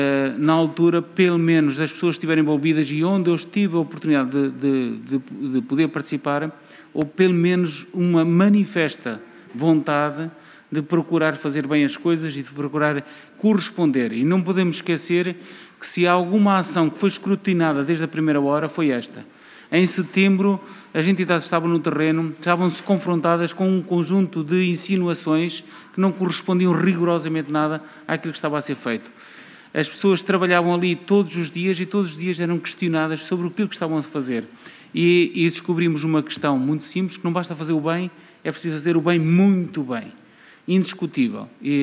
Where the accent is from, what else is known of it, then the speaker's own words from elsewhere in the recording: Coimbra, Centro, Portugal; Posso testemunhar aqui, porque somos de Coimbra